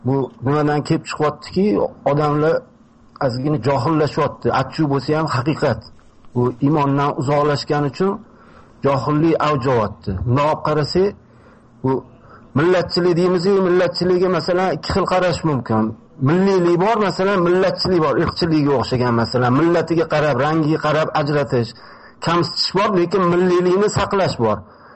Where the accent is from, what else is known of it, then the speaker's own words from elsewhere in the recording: Tashkent, Uzbekistan; men o'zi asl Toshkentda tug'ilib o'sganman